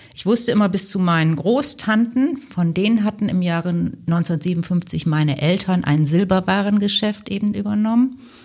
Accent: Vechta, Lower Saxony, Germany; Ich bin ja mitten in Vechta aufgewachsen

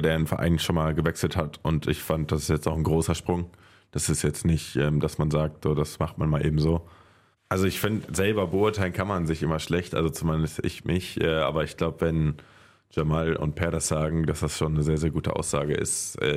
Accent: Haldern, North Rhine-Westphalia, Germany; Handballspielgemeinschaft Haldern-Merrock-Isselburg, das ist halt mein Heimatdorf. Ich komme ja ursprünglich aus Haldern. Also es ist ein 5000 Seelen Einwohnerdorf. Ja. Alles sehr, sehr ländlich gelegen und da kennt halt jeder jeden.

